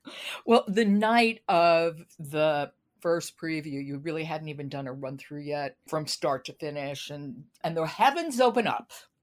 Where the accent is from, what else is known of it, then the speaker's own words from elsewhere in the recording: New York City, New York, United States; I'm a New Yorker. I grew up going to that theater. It made me just love New York and love theater.